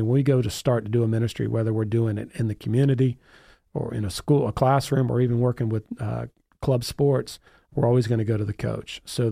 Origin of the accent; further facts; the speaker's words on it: Florida, United States; looking for sports as a way out, like myself, you know, growing up in South Florida.